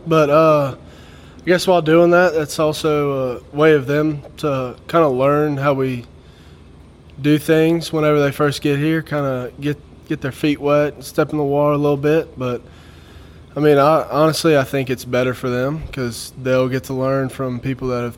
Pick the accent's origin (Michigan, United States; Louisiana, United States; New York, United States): Louisiana, United States; I'm from Louisiana, so I've kind of had a little connection with him.